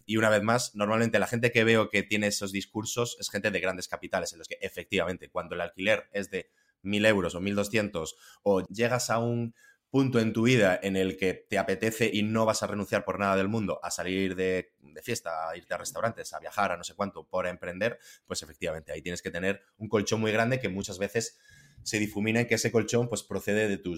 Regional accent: El Ejido, Andalusia, Spain; Soy de Elegido, Almería.

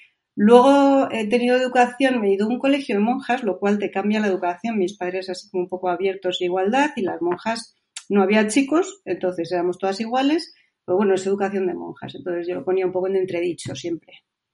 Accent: Canary Islands, Spain; born there; Bueno, yo nací en Canarias.

